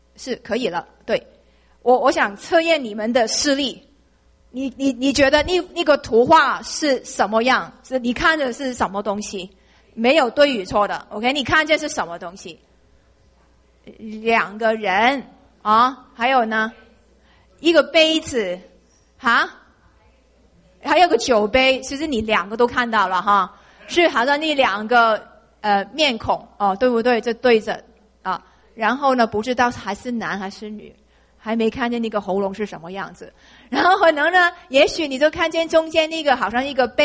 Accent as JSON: {"language": "Chinese", "country": "Hong Kong", "accent": "Cantonese", "second_language": "Chinese", "said": "因为我是香港来的。所以我说的广东话是不是广东话，我说的国语你们应该都可以听得懂，因为是带的非常重的广东口音吧。"}